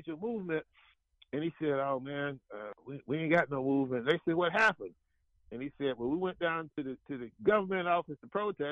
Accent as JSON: {"language": "English", "region": "Georgia", "country": "United States", "tie": "born or raised there", "said": "I grew up in Georgia, and about 3 years ago, my wife and I went and visited those islands."}